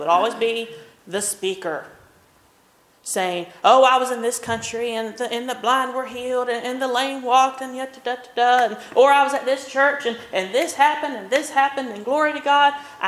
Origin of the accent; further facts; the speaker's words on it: Oklahoma, United States; I don't speak very good English, okay? I'm from Oklahoma. Give me a break.